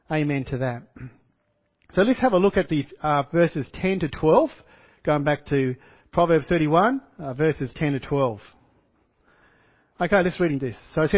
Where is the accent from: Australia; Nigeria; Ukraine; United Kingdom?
Australia; Corrigan, Western Australia; during my primary school years, I grew up in the country town of Corrigan.